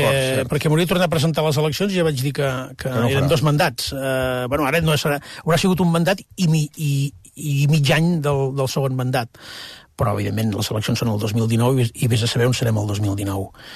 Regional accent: Girona, Catalonia, Spain; jo soc gironí. Vaig viure els primers anys de Girona justament sota la catedral de Girona, al carrer Claveria.

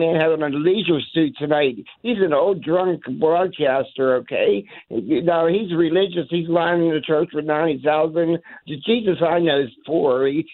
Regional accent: United States; But I'm American.

